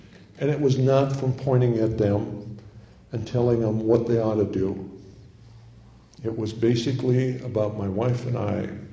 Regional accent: Great Falls, Montana, United States; Well, My hometown, Great Falls, Montana, today has a vegan restaurant.

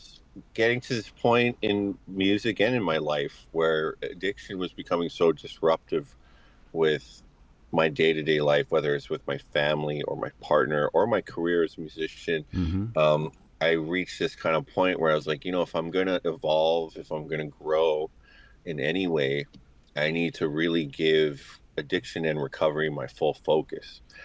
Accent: Osoyoos, British Columbia, Canada; I'm from the Osuyas Indian Band in South Okanagan Valley.

